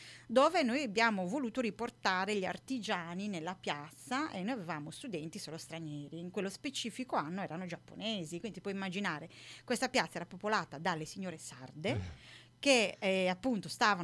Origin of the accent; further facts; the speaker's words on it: Nuoro, Sardinia, Italy; Io sono sarda, vengo da Nuoro, la mia città